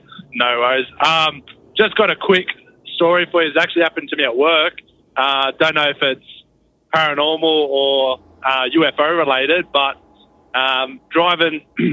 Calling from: Sydney, New South Wales, Australia; I'm calling from Sydney, Australia.

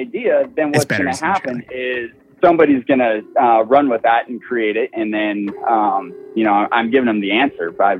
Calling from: California, United States; From Central Coast, California.

